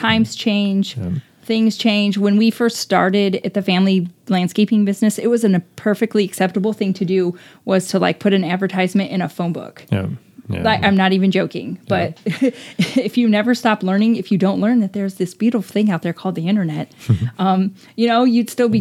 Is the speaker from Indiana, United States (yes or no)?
yes; Indiana, United States; We're from Indiana.